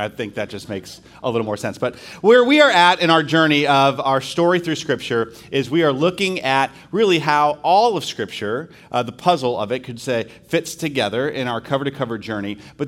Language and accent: English; Ohio, United States; So I grew up in Ohio, where we went to SeaWorld on a regular basis.